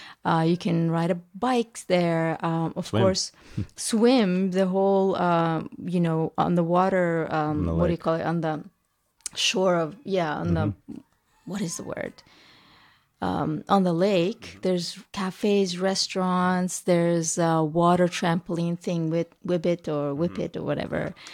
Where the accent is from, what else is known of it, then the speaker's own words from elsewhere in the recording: Turkmenistan; now in Serbia; Every time I say, hey, I'm from Turkmenistan or whatever, almost everyone has something to say about Turkmenistan, and that's very rare.